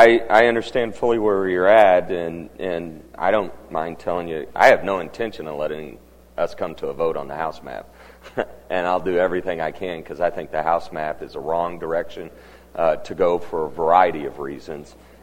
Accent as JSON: {"language": "English", "region": "Missouri", "country": "United States", "said": "I hail from Cape County."}